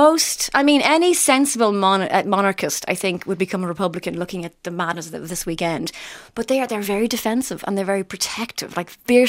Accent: Ireland; what are we doing? We're Irish. We're giving us way too much time.

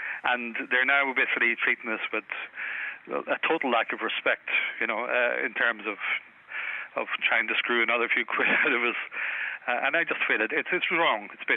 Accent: Ulster, Ireland; I'm from Donegal

